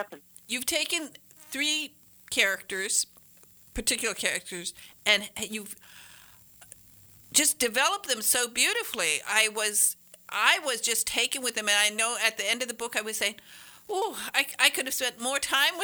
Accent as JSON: {"language": "English", "town": "Detroit", "region": "Michigan", "country": "United States", "said": "I'm from Detroit, so they attacked Detroit."}